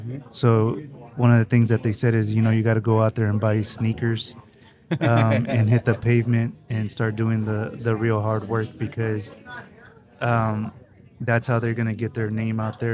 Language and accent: English; Stockton, California, United States; You know, I'm from Stockton. I drove by here earlier today just to see where the headquarters was going to be at, and it's right smack in the middle of downtown Stockton.